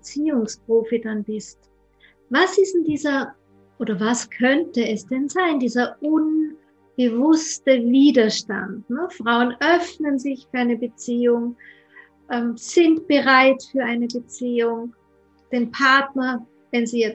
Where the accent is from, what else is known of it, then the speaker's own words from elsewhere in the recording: Austria; also bei uns in Österreich